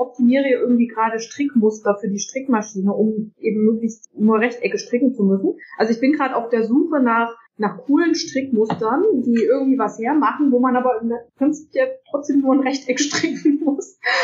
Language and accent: German; Schleswig-Holstein, Germany; Das sind wir Schleswig-Holsteiner mit dem Zug nach Hamburg gefahren.